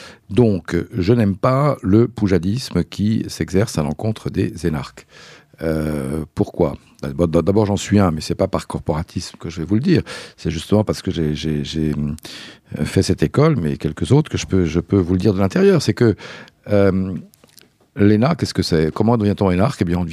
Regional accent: Lyon, Auvergne-Rhône-Alpes, France; D'abord, je suis lyonnais.

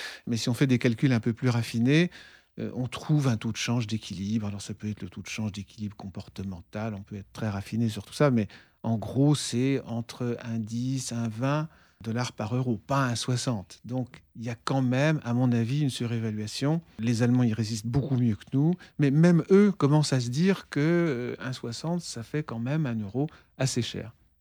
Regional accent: France; de notre point de vue, à nous, Français en tout cas

